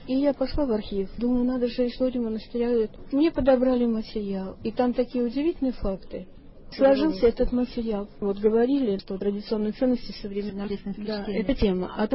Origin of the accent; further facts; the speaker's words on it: Novosil, Oryol Oblast, Russia; Я родом из Новосилия, я Орловская родом. Вот, но отец у меня, конечно, был сибиряк.